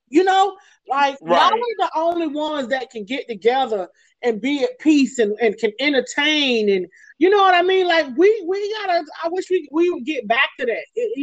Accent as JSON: {"language": "English", "town": "Daytona", "region": "Florida", "country": "United States", "tie": "born or raised there", "said": "goal for me is to come back home and buy some property, or at least start a business somewhere in my hometown. Like"}